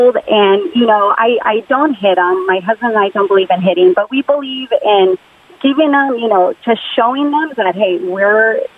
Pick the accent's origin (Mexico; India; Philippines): Mexico; English is a second language; now in United States; I'm born and raised in Mexico.